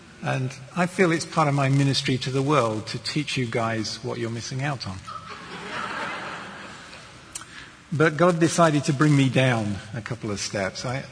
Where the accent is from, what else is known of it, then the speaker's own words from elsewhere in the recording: South East England, United Kingdom; now in England; I was born and brought up in the Garden of England, and the typical English was as the Queen would speak it. And I was brought up that way by my parents, and then we moved